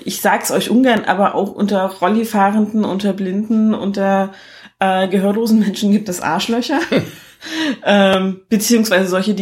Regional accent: Erfurt, Thuringia, Germany; also ich komme ja nun mal hier aus der Ecke, das haben wir jetzt schon mehrfach erzählt. Weimar ist 20 Kilometer von Erfurt weg, wo ich aufgewachsen bin.

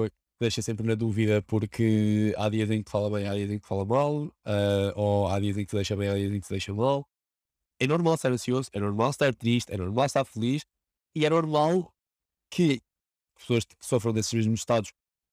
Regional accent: Lisbon, Portugal; venho de Lisboa

